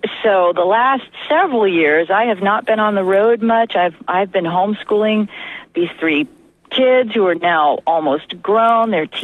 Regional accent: Florida, United States; I've got some friends from my hometown in Florida who are going to try to make it out and who live in the area now.

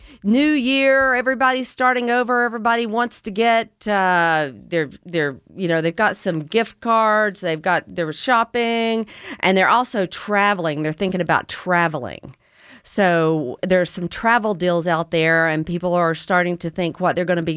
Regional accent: Blue Ridge, Georgia, United States; My hometown.

